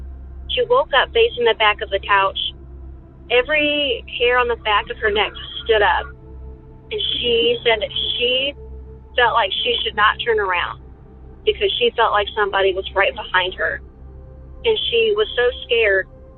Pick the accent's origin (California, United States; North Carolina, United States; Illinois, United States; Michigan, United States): Illinois, United States; I grew up in Southern Illinois, so there's a few instances that I remember in this house